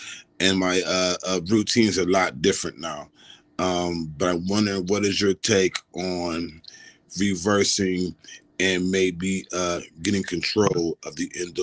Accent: Columbus, Ohio, United States; Good morning, Dr. Rachel. … I'm from Columbus, Ohio.

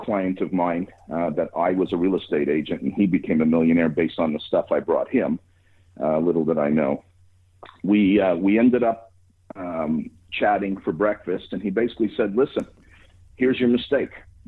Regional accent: Montreal, Quebec, Canada; I'm from Montreal and live here.

